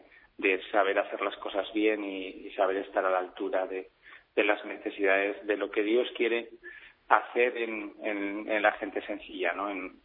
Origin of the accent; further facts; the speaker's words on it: Basque Country, Spain; born there; yo nací en Guipúzcoa y a los 23 años volví a ver con mucha fuerza